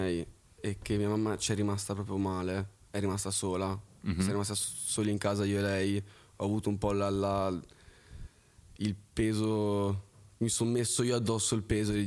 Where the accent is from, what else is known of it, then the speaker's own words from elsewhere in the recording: Florence, Tuscany, Italy; also born or lived in France; now in Milan, Italy; Io suonavo sassofono da piccolo.